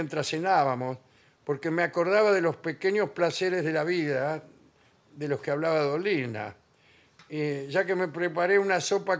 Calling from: Madrid, Community of Madrid, Spain; de Madrid.

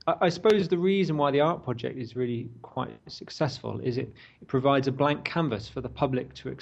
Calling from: Bristol, South West England, United Kingdom; I'm phoning up from Bristol in England at the moment.

